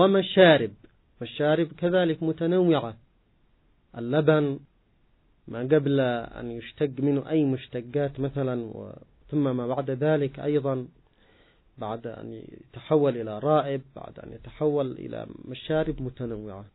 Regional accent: Yemen; عندنا في اليمن في الأرياف

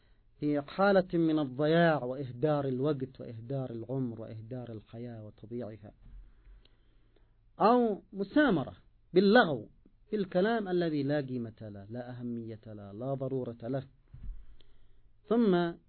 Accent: Yemen; مدمنون على الإطالة في تخزينة الجات عندنا في اليمن

